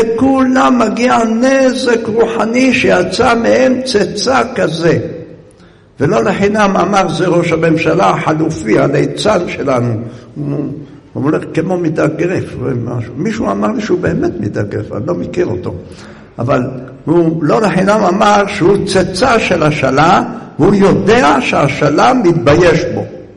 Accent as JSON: {"language": "Hebrew", "town": "Jerusalem", "region": "Jerusalem District", "country": "Israel", "tie": "born there", "said": "אני נולדתי בירושלים."}